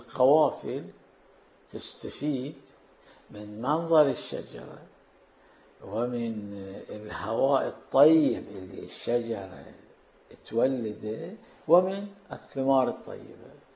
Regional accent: Karbala, Karbala Governorate, Iraq; كان عندنا في كربلاء المقدسة عطار

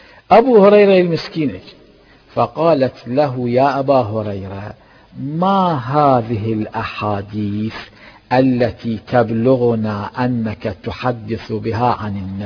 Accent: Mecca, Makkah Province, Saudi Arabia; أنا من مكة المكرمة، مكة المكرمة ما بيها نخيل

